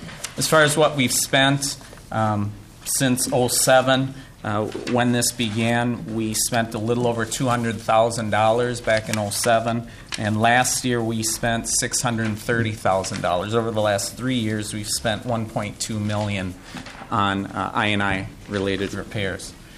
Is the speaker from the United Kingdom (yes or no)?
no; West St. Paul, Minnesota, United States; I'm from West St. Paul.